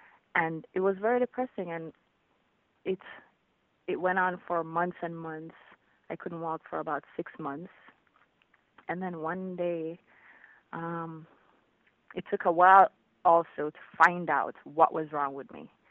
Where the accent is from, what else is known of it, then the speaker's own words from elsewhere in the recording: Jamaica; now in Florida, United States; Yeah, I moved from Jamaica around the same time I did … because I kept going back and forth, and it was just too much. So I migrated to the U.S.